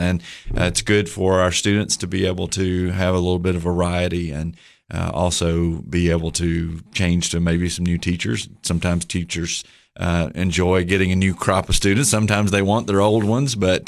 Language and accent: English; Livingston, Tennessee, United States; Upper Cumberland guy. I grew up in Livingston and Overton County and grew up in a family of educators.